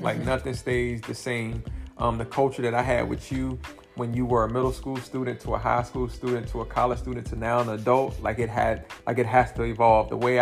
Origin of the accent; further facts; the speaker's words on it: South Carolina, United States; Even though I'm from South Carolina.